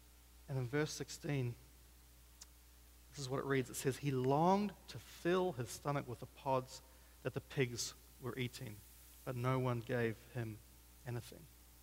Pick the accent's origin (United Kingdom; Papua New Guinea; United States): Papua New Guinea; And I've seen when I grew up in Papua New Guinea